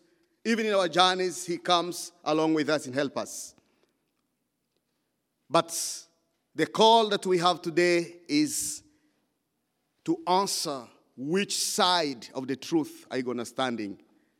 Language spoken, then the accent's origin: English; DR Congo; I said, my friend, you're from Somalia, I'm from Congo.